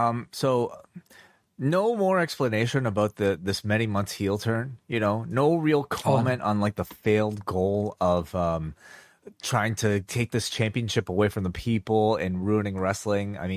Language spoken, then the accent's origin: English; Toronto, Ontario, Canada; Well, I'll speak as a Canadian from Toronto